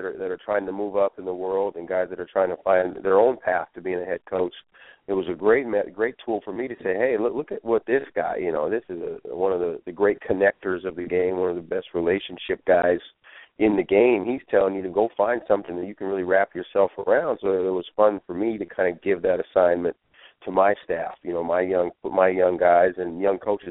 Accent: Billings, Montana, United States; You know, I'm from Billings, Montana, and their high school rivalries, Cat Grizz, Montana State, Montana, there's no pro teams.

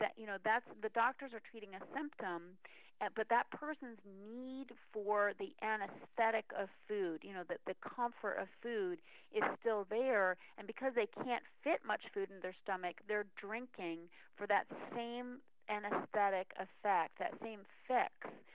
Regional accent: Northeast, United States

